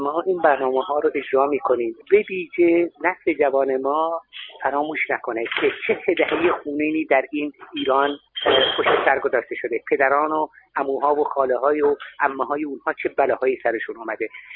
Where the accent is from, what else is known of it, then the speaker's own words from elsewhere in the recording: Germany; ما در آلمانی بزرگ شدیم